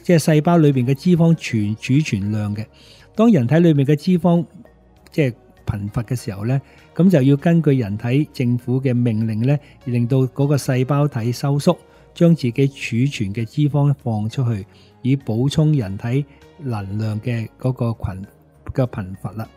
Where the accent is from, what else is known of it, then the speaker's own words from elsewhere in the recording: Hong Kong; 即係我哋香港人可能未有机会遇到啦